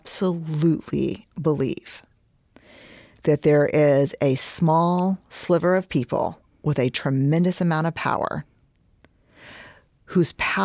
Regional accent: Houston, Texas, United States; Like, trust me, I'm from Houston.

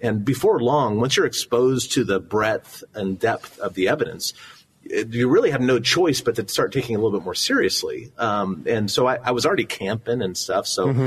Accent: Long Beach, California, United States; I grew up in Long Beach, California.

